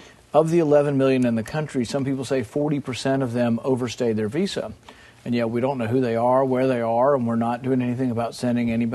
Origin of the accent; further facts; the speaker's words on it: Bowling Green, Kentucky, United States; Two Iraqi refugees came to my hometown in Bowling Green, Kentucky, and tried to buy Stinger missiles.